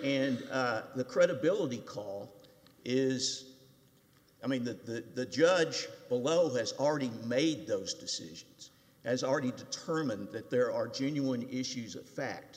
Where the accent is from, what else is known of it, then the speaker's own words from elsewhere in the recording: Fort Worth, Texas, United States; I'm from Fort Worth, Texas.